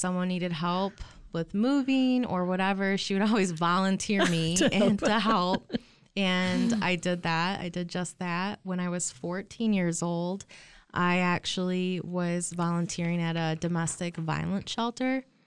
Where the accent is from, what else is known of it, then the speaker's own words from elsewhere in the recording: DeWitt, Michigan, United States; also born or lived in Lansing; So I was born in Lansing, Michigan, and I moved to DeWitt when I was about 9 years old.